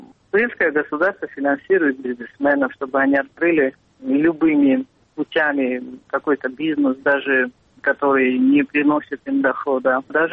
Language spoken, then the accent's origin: Russian; Sukhumi, Abkhazia, Georgia; родилась и выросла в Сухуми, я вообще абхазская этническая.